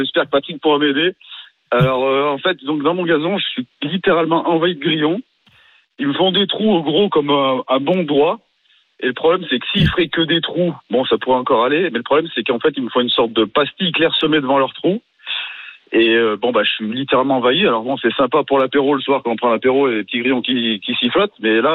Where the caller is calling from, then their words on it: Auvergne-Rhône-Alpes, France; Alors, je vous appelle de Savoie.